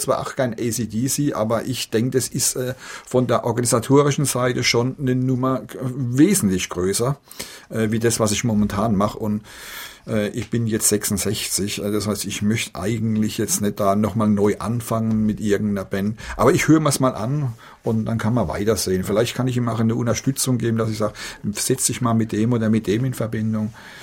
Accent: Edenkoben, Rhineland-Palatinate, Germany; born there; In der Pfalz, genau.

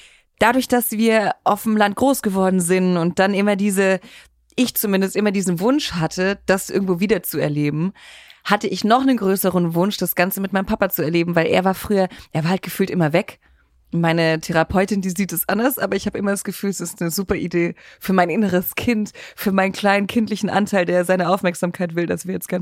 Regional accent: Unterrotenstein, Baden-Württemberg, Germany; also born or lived in Rottweil; Die älteste Stadt Baden-Württembergs, hat eine tolle Fasnet. Ist meine Heimat, bin ich geboren. Ich liebe Rottweil.

